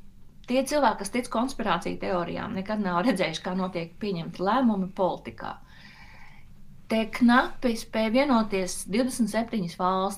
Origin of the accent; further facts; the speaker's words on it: Belgium; Ja man šo jautājumu uzdod ārpus Beļģijas, tad es saku, es esmu Beļģis.